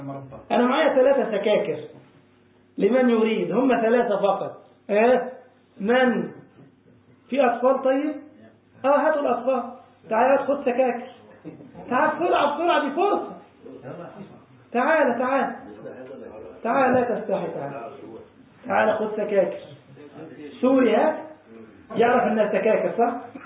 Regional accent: Egypt; عشان اللي قاعد يفهم اللهجة عندنا في مصر يبص يعني ينظر

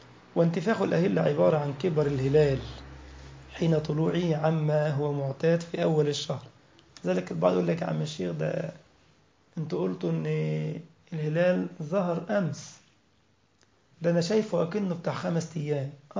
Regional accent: Egypt; ده كان مغني عندنا في مصر

